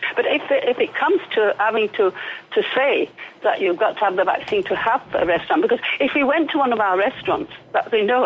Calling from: Calpe, Valencian Community, Spain; in Calpe.

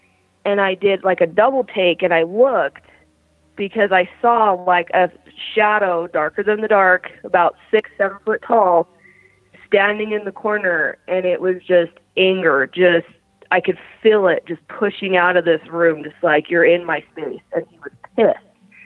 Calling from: Salt Lake City, Utah, United States; I'm calling from Salt Lake City, Utah.

